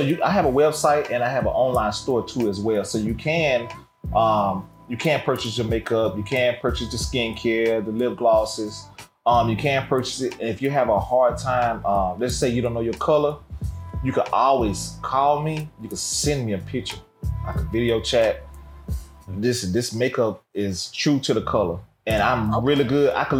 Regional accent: Montgomery, Alabama, United States; I'm not from Georgia. I am a Roll Tide, Alabama, Montgomery, Alabama, home of the folding chairs.

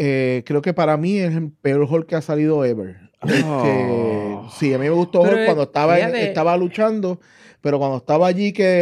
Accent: Puerto Rico; porque somos puertorriqueños haciendo contenido para puertorriqueños.

